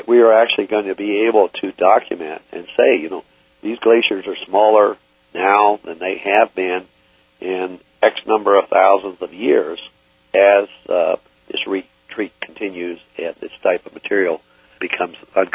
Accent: West Virginia, United States; I grew up in West Virginia, and I heard all the stories of the canaries the miners used to take down

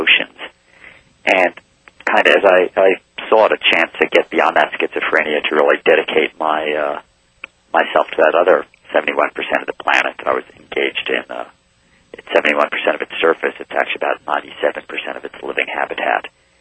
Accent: United States; growing up on Long Island Sound and, you know, the swamps behind my public school

